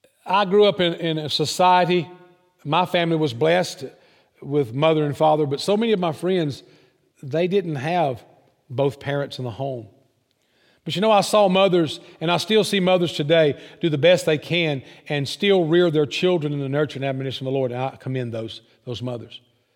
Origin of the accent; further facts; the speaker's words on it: Georgia, United States; Where I grew up in Southwest Georgia, there was a strong sense of and the presence of a matriarchal society where the mother is in charge.